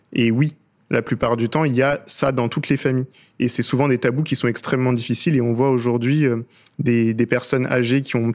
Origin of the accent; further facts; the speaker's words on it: France; je pense que tout le monde, en tant que Français et Française, est connecté directement à ce sujet.